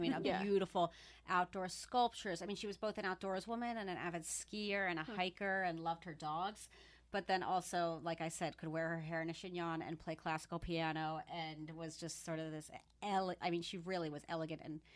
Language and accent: English; New York City, New York, United States; Born and raised in Forest Hills in New York.